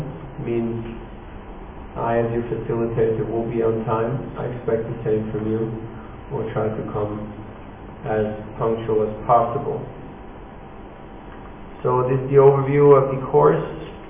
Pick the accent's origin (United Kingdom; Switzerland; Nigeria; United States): Switzerland; Zurich; I'm from Zurich, Switzerland.